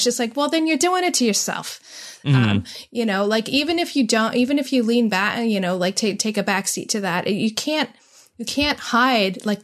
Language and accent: English; Canada; Like, speaking, like, I'm a Canadian, so speaking as someone who took 8 years of French, and I still can't speak it to save my life.